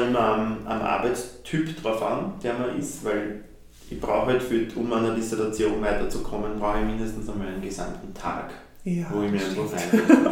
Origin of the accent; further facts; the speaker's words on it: Lower Austria, Austria; Nein, also ich bin eben Niederösterreicher und arbeite auch in Niederösterreich